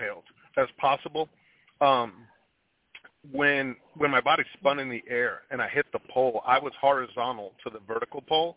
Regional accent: New York, United States; also born or lived in Puerto Rico; I was born in Puerto Rico to a barge captain of a dad, and my mom was a housewife at the time. They came to New York when I was about 3 years old

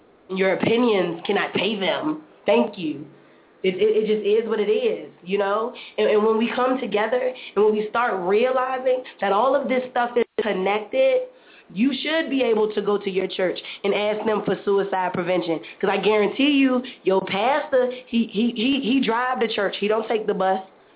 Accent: Washington, District of Columbia, United States; I'm born and raised in the District of Columbia

